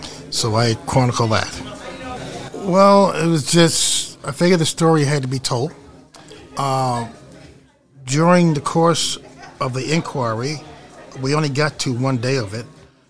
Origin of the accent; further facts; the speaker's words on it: East Preston, Nova Scotia, Canada; I'm from East Preston, the Preston Township. We traced it back to 1814. Well, that's when my ancestors came here from Virginia.